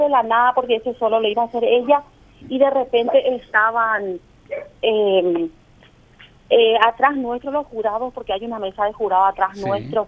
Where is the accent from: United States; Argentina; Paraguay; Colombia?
Paraguay